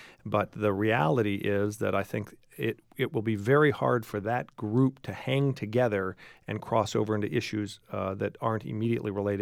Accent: Tempe, Arizona, United States; I'm from Central Tempe.

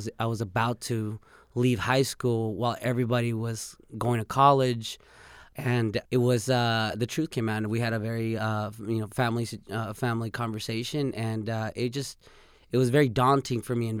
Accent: Mexico; told him I was from Mexico

